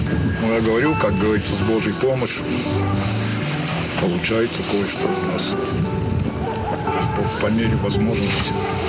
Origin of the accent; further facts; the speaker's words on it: North Ossetia–Alania, Russia; moved away; Так-то я не коренной. Я с Северной Осетии, осетин я сам.